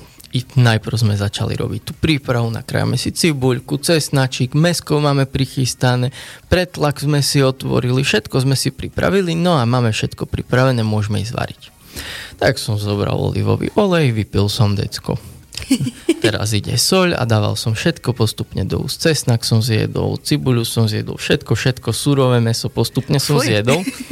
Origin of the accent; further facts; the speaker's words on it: Košice Region, Slovakia; Ja som vyrástol na Zemplínskej Širave na Plachetniciach